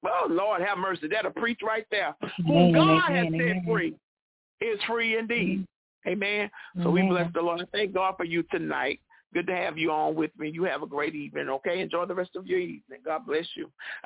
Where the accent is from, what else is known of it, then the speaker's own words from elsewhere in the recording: Mobile, Alabama, United States; Woo! My hometown. Come on here, Alabama.